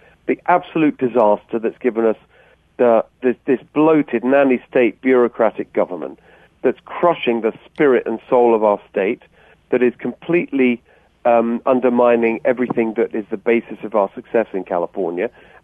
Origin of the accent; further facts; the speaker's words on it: England, United Kingdom; So my parents are Hungarian. They were refugees from communism. I was born in England, as people you can tell from my accent. I grew up in a very normal working class household in England. My stepfather, who's also Hungarian